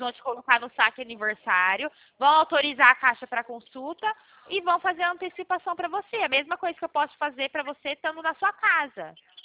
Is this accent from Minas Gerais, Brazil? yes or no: no; São Paulo, Brazil; Isso mesmo, sou do interior de São Paulo.